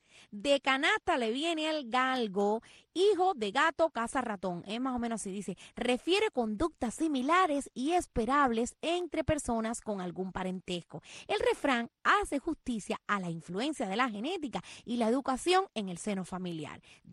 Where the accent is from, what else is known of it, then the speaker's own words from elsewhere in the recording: Cuba; cómo somos nosotros los cubanos